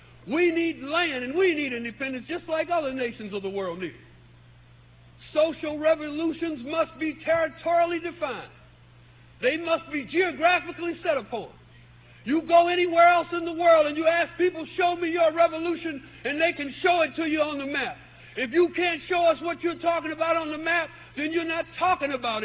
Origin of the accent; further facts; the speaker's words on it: Detroit, Michigan, United States; Because I come from Detroit, so I know what it's like.